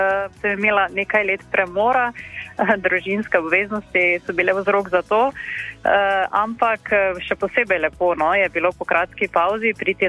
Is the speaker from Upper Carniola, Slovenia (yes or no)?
no; Drava, Slovenia; jaz prihajam iz Mariborske škofije, iz župnije Svetega Marka, niže Ptuja. Sem pa študirala v Kopru